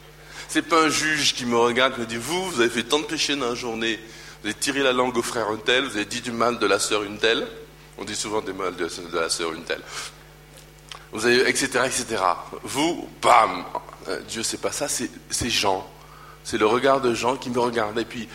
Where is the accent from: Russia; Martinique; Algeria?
Martinique; parce que je suis martiniquais quand même. Je suis pas suisse.